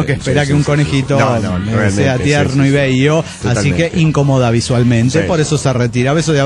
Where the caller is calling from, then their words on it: Melchor Ocampo, State of Mexico, Mexico; Un abrazo grande para el conejo feo desde Melchor Ocampo ahí en Estado de México.